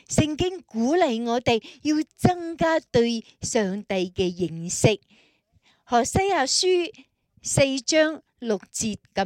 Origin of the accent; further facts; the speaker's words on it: Australia; 你都知道我在澳洲出世长大